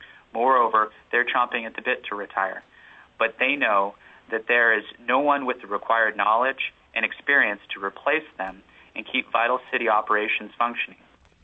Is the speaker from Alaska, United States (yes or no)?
yes; North Pole, Alaska, United States; I was born and raised in North Pole in Fairbanks.